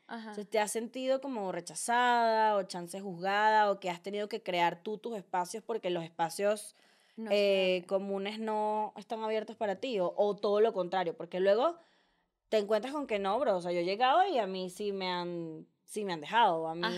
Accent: Venezuela; yo soy venezolana, claro

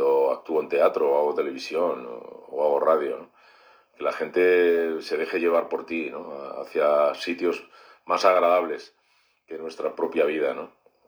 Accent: Trujillo, Extremadura, Spain; es estrenarme como actor en mi tierra, en Trujillo, pues ha sido emocionante

